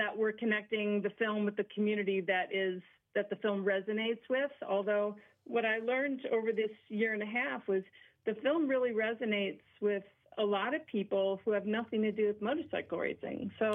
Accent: New Jersey, United States; I'm just from New Jersey.

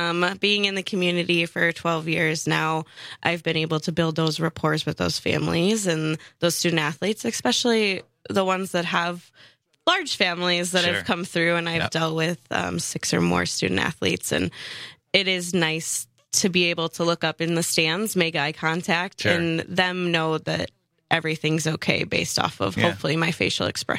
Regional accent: Oconomowoc, Wisconsin, United States; I was born and raised in Oconomowoc, so they live on a lake.

